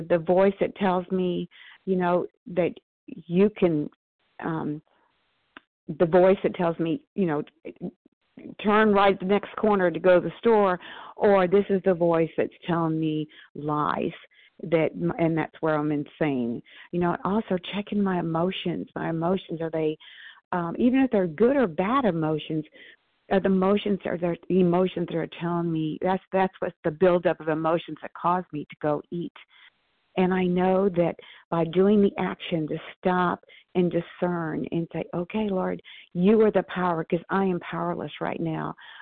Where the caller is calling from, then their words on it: Athens, Georgia, United States; I'm outside Atlanta, Georgia, in Athens, Georgia.